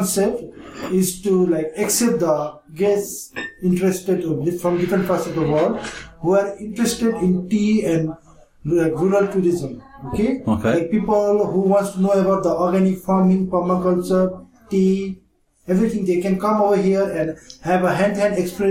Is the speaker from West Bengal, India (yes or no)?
yes; Darjeeling, West Bengal, India; English is a second language; I am from the Makavari state. It's in Darjeeling.